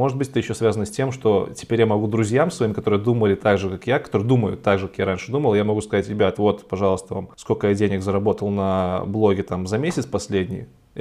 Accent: Belarus; Я из Беларуси, если вдруг кто-то не знает.

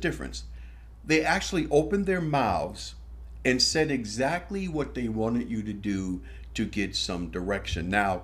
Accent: Harlem, New York, United States; I'm from Harlem, man.

